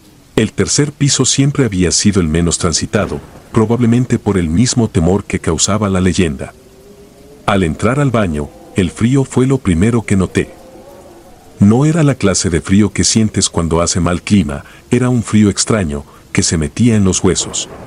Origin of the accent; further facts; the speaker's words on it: Lima, Peru; Soy de Lima, y cuando tenía 12 años estudiaba en un colegio antiguo que solía ser un convento.